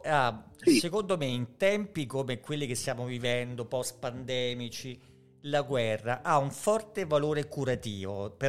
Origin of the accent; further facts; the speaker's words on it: Rome, Lazio, Italy; noi come romani, intendo, abbiamo un rapporto conflittuale con questa città